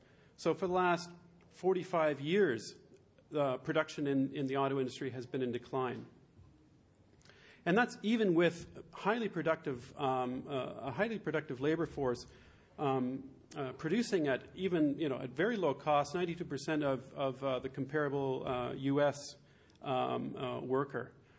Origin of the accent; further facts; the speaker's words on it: Hamilton, Ontario, Canada; also born or lived in Germany; I grew up in Hamilton, Ontario, Canada, a city much like Geelong or Elizabeth